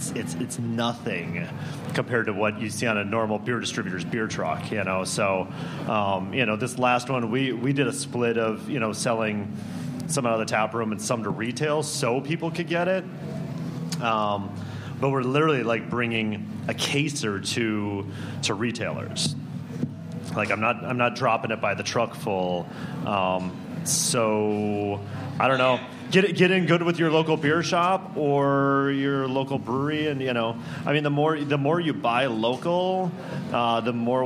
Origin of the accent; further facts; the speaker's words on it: Minneapolis, Minnesota, United States; I'm from Minneapolis originally. It was James Page and Summit. You know, it was like local craft beer